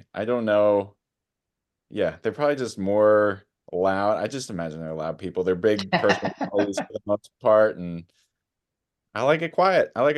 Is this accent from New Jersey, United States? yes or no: yes; New Jersey, United States; As you may know, this is my home state and I live near Hoboken.